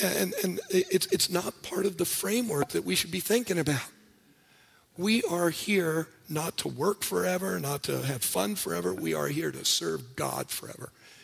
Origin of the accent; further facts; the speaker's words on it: New York City, New York, United States; It's not because I'm American. It's not because I grew up in New York City.